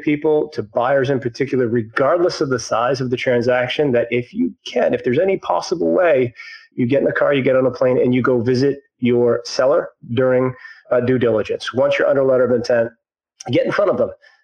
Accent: Maine, United States; I grew up in Maine.

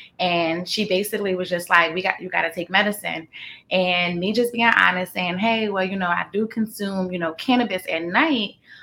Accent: Philadelphia, Pennsylvania, United States; I'm from Philly.

